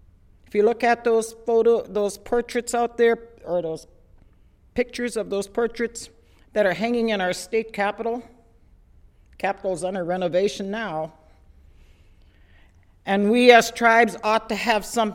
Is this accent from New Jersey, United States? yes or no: no; Minnesota, United States; you know, Minnesota, the reason we as American Indians, Ojibwe, Dakota, Anishinaabe people, the reason why we're Episcopalians or Roman Catholics